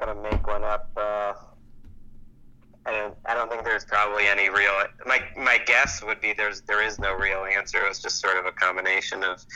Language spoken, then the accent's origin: English; Wilbraham, Massachusetts, United States; The short version, I grew up in Western Massachusetts, you know, not Martha's Vineyard, kind of like a farmish town. It's called Wilbraham. It's right outside of Springfield